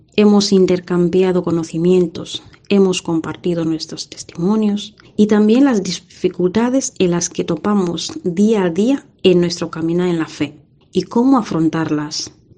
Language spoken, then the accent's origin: Spanish; Kenya; Spanish is a second language; now in Vigo, Spain; soy de Kenia y llevo 8 años viviendo aquí en España.